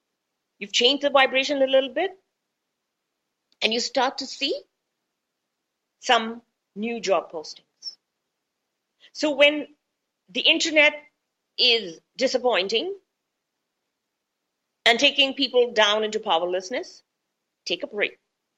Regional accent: India; Okay, so as an Indian, we come from the place where we work more on conquering ourselves rather than buying up countries, etc.

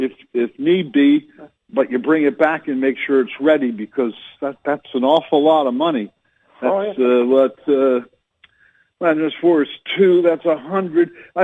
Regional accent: Flemington, New Jersey, United States; I was born and raised in Flemington, New Jersey, on a dairy farm.

